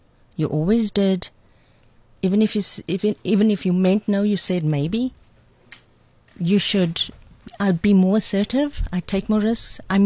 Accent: South Africa; I'm South African, born and bred. Why would I not be able to make it?

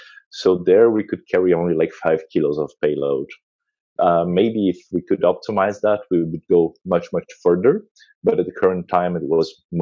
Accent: Brazil; When I was a kid, I'm from Brazil

